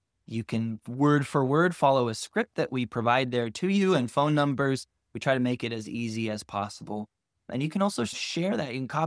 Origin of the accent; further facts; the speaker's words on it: Seattle, Washington, United States; Here and just in my hometown, which is Seattle, I've been doing a lot of organizing with our local Kurdish association